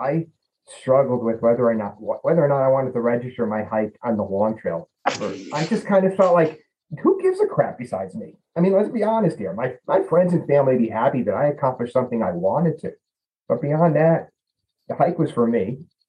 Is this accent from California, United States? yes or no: no; New Jersey, United States; now in New York, United States; Yeah, that's near where I grew up in New Jersey, and I live in New York now.